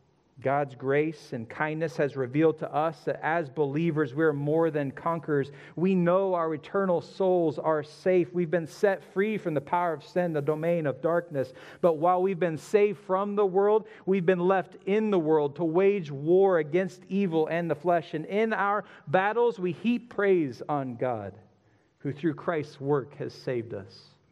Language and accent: English; Hutchinson, Kansas, United States; I'm from Hutchinson. Greatest thing about Hutchinson is the state fair and the food that comes along with it.